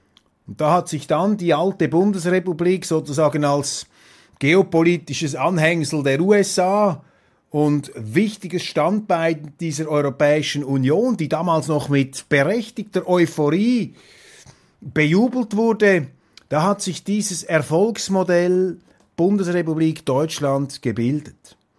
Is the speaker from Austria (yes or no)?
no; Switzerland; Und für mich als Schweizer, als ehemaliger Politiker, ehemaliger Parlamentarier